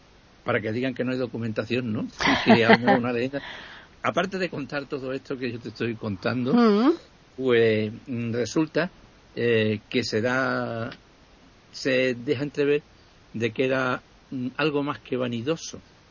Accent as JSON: {"language": "Spanish", "town": "Mérida", "region": "Extremadura", "country": "Spain", "tie": "born or raised there", "lives_now": "Badajoz, Spain", "said": "yo recuerdo llegar a mi pueblo, que han llegado las misiones, ¿no? Mi pueblo es Mérida, ¿no?"}